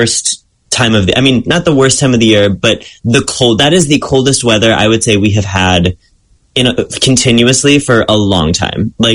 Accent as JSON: {"language": "English", "region": "Indiana", "country": "United States", "said": "but I'm essentially from the Midwest."}